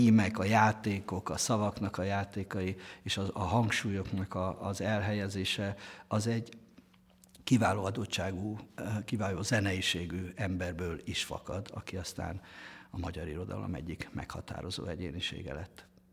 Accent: Northern Hungary, Hungary; ugye falusi fiú vagyok, bár nem paraszt gyerek, hanem lelkész volt, lelkész családba születtem be Észak-Magyarországon, egy olyan lelkész családban

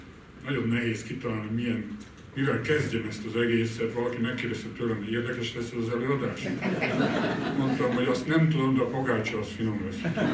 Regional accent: Orosháza, Békés, Hungary; Budán nem tudtuk elfoglalni azt a házat, amely a miénk volt, és ahol laktunk, és akkor lementünk Orosházára, ahonnan édesanyám származott, ott nőttem föl, ott szerettem volna gimnáziumba menni

